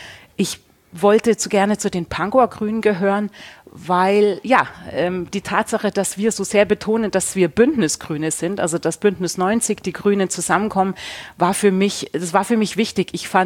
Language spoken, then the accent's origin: German; Augsburg, Bavaria, Germany; now in Berlin, Germany; ich bin in Augsburg aufgewachsen, habe hier in Berlin dann Philosophie studiert